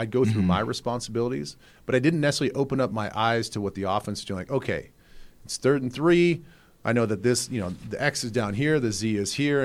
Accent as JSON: {"language": "English", "region": "South Dakota", "country": "United States", "tie": "born or raised there", "said": "keep in mind, dude, I grew up in South Dakota. I didn't play tackle football until 7th grade."}